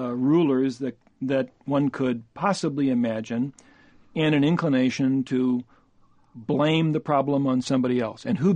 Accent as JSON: {"language": "English", "country": "United States", "said": "I mean, I'm an American, and my first interest is what's in the interest of this country and our people."}